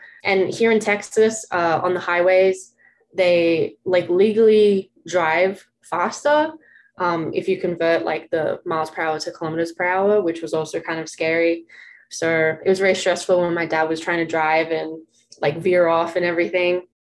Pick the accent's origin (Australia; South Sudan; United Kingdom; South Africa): Australia; now in United States; being an American, everything from Australia